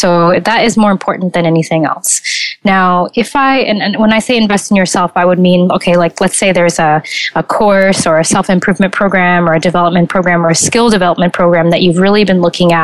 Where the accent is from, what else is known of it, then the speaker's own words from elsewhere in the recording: Seattle, Washington, United States; I was going back to Seattle, my hometown.